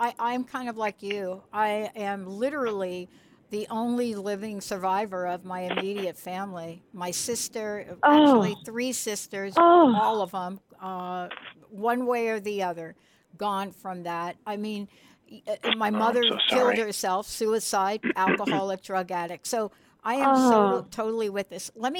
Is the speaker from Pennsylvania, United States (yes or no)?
no; New York City, New York, United States; I'm from the Bronx. I'm from the streets of New York.